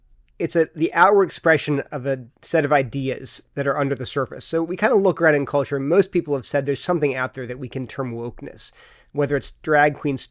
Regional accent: Delaware, United States; also born or lived in California; I was born in California, but my family moved to Delaware when I was like 18 months old. So I grew up on the, you know, mid-Atlantic states

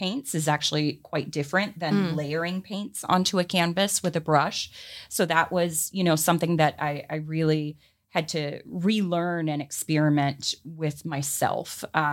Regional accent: Columbia, South Carolina, United States; born there; also born or lived in Charleston; now in Florida, United States; I moved from, you know, I was born in Columbia, South Carolina, moved to Charleston, South Carolina, and then ended up here in Florida.

